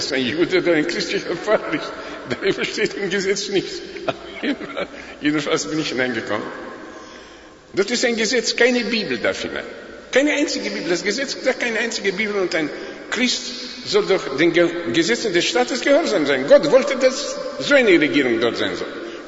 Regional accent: Bucharest, Romania; German is a second language; In Rumänien, in Bukarest, mein Heimatland.

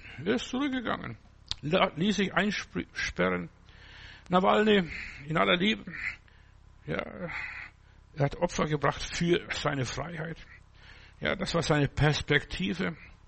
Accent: Germany; Ich bin ein Deutscher und ich bin ein Himmelsbürger, beides zusammen, ja.

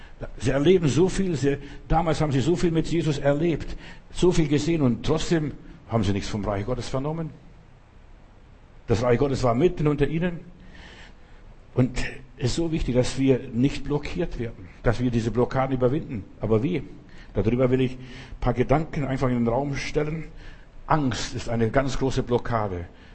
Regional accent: Berlin, Germany; Wir wissen ja als Berliner sehr gut, was mal hier 1948 bis 1949 war

